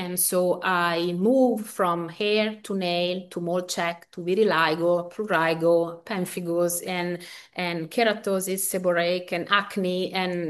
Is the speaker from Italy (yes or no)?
yes; Bologna, Emilia-Romagna, Italy; English is a second language; because I am originally from Bologna.